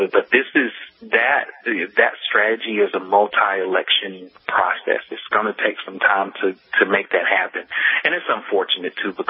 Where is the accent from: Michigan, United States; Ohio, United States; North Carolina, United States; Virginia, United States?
Virginia, United States; Sequestration, Virginia's my home state, disclaimer, but sequestration is a huge deal, or will be a huge deal in the state of Virginia.